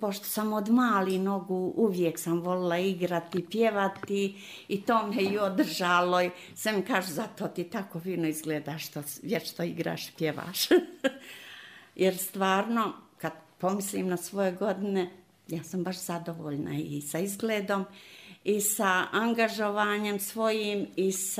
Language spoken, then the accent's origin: Serbian; Bulozi, Republika Srpska, Bosnia & Herzegovina; born there; Rođena sam pravo u Bulozima, a to moje selo, jedan dio pripada Paljanskoj opštini, jedan dio Starom gradu.